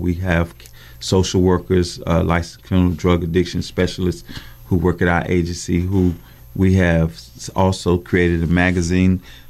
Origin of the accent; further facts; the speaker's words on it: Greensboro, North Carolina, United States; Well, I'm born and raised here in Greensboro, North Carolina.